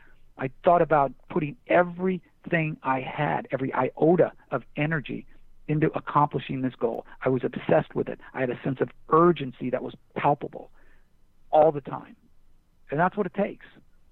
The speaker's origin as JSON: {"language": "English", "town": "Buffalo", "region": "New York", "country": "United States", "said": "You know, I come from Buffalo, this and that."}